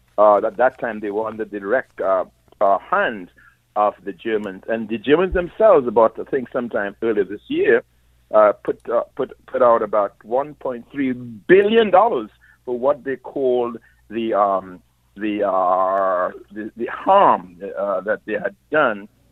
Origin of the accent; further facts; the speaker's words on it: Trinidad & Tobago; I am from Trinidad, I grew up on the estate, my family, of the biggest, one of the biggest slaveholders in the Caribbean